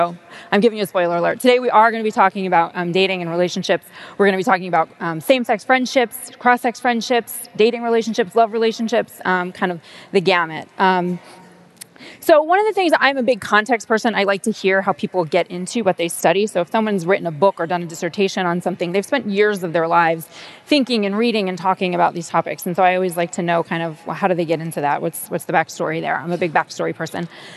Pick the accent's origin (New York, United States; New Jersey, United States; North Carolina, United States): New Jersey, United States; than I had been in previously growing up in North Jersey. I went to public schools my whole life.